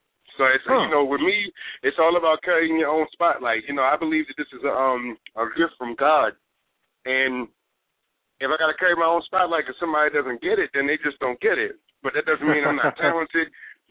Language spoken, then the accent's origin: English; Baltimore, Maryland, United States; I'm going to write monologues about people that I grew up around in Baltimore.